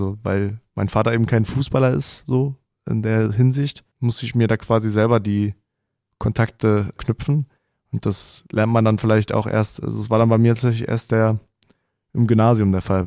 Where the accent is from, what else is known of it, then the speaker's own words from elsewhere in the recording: Kolding, Southern Denmark, Denmark; born there; ich bin geboren in Colling, das ist eine Stunde nördlich von Flensburg. Ich sag mal so, die Familie mütterlicherseits, die ist da alle noch komplett wohnhaft. Genau, meine Mutter dementsprechend ist auch aus Dänemark und mein Vater aus Deutschland.